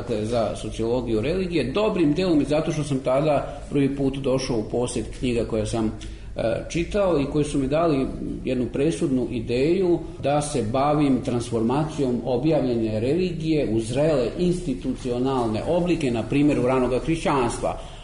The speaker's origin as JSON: {"language": "Serbian", "town": "Požarevac", "region": "Braničevo District", "country": "Serbia", "said": "ja sam iz Požarevca, iz jednog provincijskog grada"}